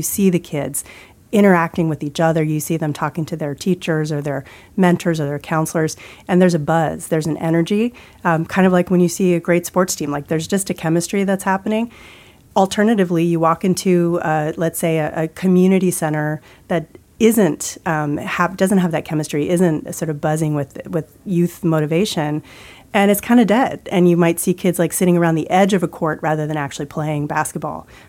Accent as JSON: {"language": "English", "town": "New Orleans", "region": "Louisiana", "country": "United States", "tie": "born or raised there", "said": "Certainly growing up in New Orleans, I was seeing income inequality back in the day."}